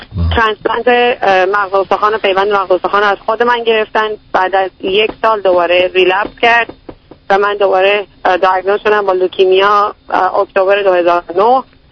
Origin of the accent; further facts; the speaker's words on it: Iran; به عنوان یه ایرانی